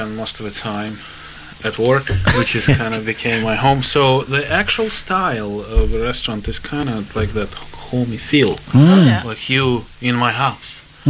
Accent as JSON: {"language": "English", "country": "Estonia", "said": "Well, we are both from Estonia"}